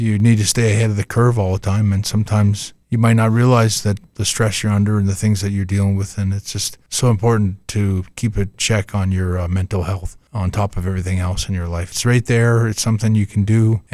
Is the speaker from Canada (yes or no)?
yes; Calgary, Alberta, Canada; I don't often get a chance to, you know, sign autographs and meet fans right here in my hometown. It's not that normal for me to sign autographs somewhere in Calgary.